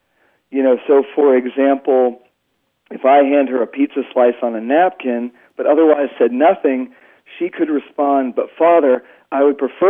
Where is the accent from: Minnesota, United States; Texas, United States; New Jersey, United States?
Texas, United States; McKinney; I'm from McKinney, Texas.